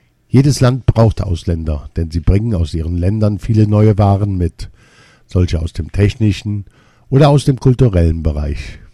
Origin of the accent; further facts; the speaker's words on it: Essen, North Rhine-Westphalia, Germany; bin 17 Jahre alt und wohne in Essen. Mein Herkunftsland ist der Libanon. Ich bin aber in Essen geboren und aufgewachsen.